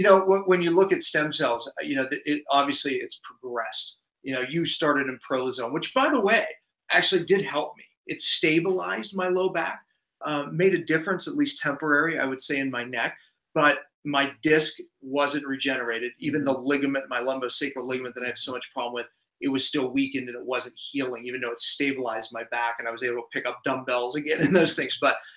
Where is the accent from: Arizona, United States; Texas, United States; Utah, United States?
Utah, United States; Park City; he is from Park City, Utah, my hometown.